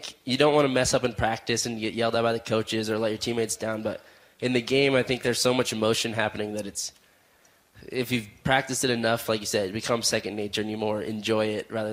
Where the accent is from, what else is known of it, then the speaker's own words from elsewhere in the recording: Fort Collins, Colorado, United States; I was born in Fort Collins, and I grew up on a little farm in northern Fort Collins